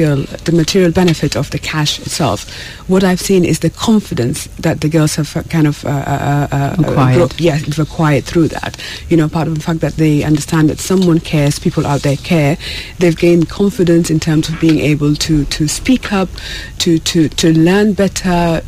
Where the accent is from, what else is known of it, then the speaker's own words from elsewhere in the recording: South Sudan; despite perhaps my accent sounds as if I'm not South Sudanese, I'm South Sudanese, and I'm one of those girls.